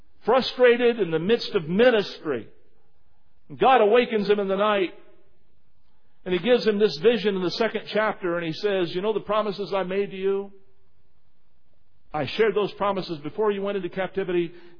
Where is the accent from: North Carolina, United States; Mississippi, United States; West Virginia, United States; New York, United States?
West Virginia, United States; Hephzibah; I grew up near Hephzibah, West Virginia.